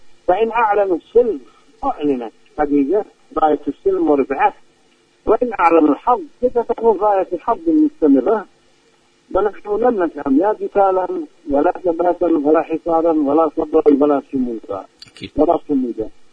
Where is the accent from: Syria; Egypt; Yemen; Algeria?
Yemen; وبعد ما يتعلق بحقنا نحن كشعب يمني